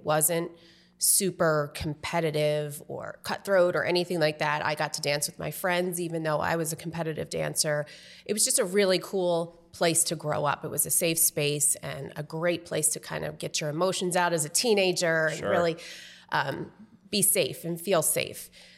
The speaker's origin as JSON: {"language": "English", "town": "Newtown Square", "region": "Pennsylvania", "country": "United States", "tie": "born or raised there", "said": "Well, I was born and raised in Newtown Square."}